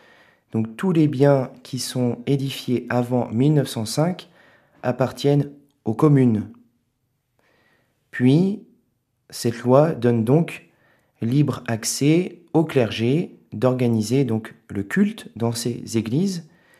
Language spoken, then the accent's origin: French; Tréon, France; Je suis originaire de Tréon